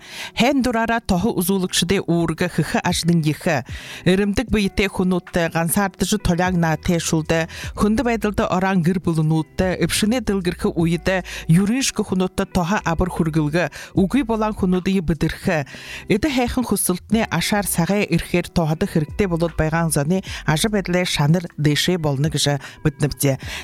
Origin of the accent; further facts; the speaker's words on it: Baikal area, Russia; Я вот девушка с Байкала, поэтому многие рыбаки у нас теряются, бывает такое.